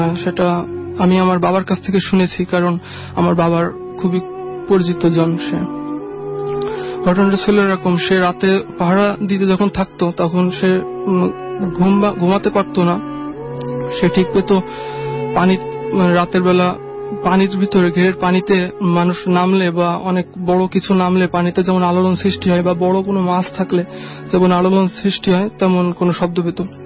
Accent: Bagerhat, Khulna Division, Bangladesh; now in Mirpur, Bangladesh; আমার ঘটনাটা ঘটে আমাদেরই গ্রামে, গ্রামটা বাগেরহাট সদর থানায়, ব্যামর্তা ইউনিয়ন পরিষদে, খাসবাটি গ্রাম।

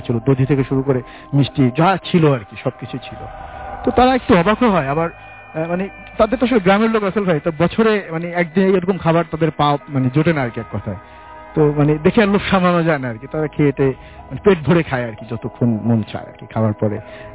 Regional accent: Dhaka Division, Bangladesh; ওই সময় মাগুরা থেকে ওই আমাদের যে গ্রাম মাদারীপুর জেলার যে গ্রাম, সেখানে আসতে

